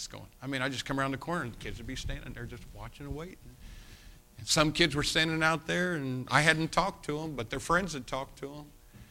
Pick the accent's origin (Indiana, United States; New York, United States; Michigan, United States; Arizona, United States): Indiana, United States; Jacksonville; I'm from Jacksonville, Indiana, 2,000 people, okay?